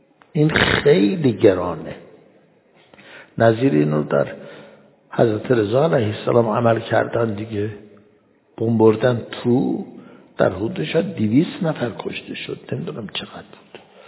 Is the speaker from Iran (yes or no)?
yes; Iran; born there; ما در ایران متولد شدیم، پدر و مادرمون هم شیعه بوده